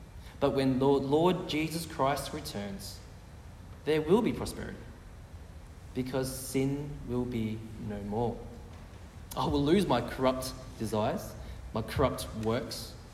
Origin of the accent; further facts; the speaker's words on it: Australia; I'm sorry, I grew up in Australia, so I didn't learn English grammar.